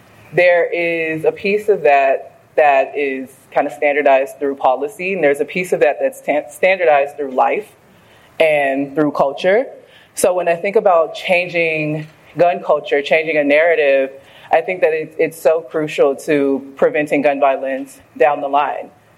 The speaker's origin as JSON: {"language": "English", "town": "Miami", "region": "Florida", "country": "United States", "said": "I'm from Miami, Florida originally."}